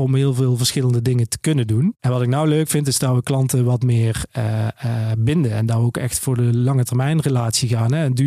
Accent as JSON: {"language": "Dutch", "town": "Overloon", "region": "North Brabant", "country": "Netherlands", "said": "Want we komen allebei uit Overloon, dus we hebben onze voelsprieten daar natuurlijk."}